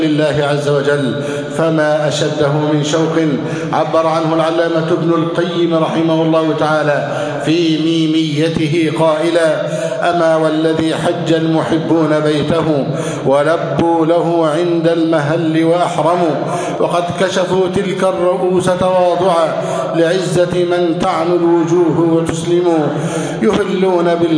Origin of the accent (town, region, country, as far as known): Egypt